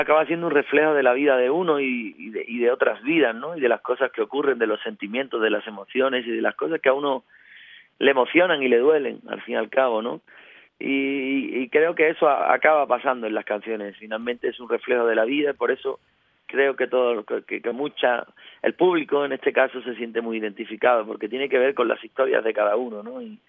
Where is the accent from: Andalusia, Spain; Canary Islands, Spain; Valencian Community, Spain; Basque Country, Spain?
Andalusia, Spain; Isla Cristina; cuando el otro día canté, por ejemplo, con una artista en mi tierra, en Isla Cristina